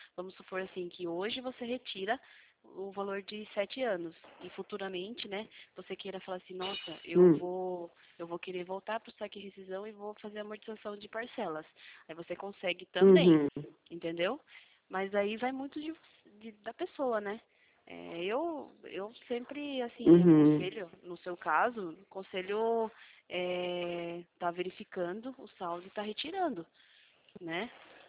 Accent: Sorocaba, São Paulo, Brazil; eu sou de Sorocaba.

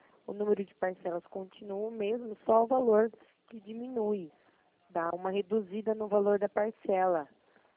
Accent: Piracicaba, São Paulo, Brazil; Sou daqui de Piracicaba.

